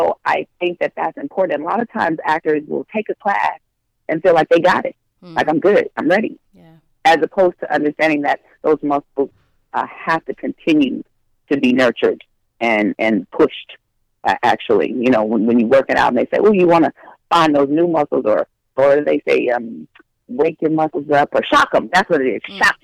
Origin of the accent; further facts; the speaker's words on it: Colorado, United States; So growing up in Colorado, not a lot of performing arts school options at that time.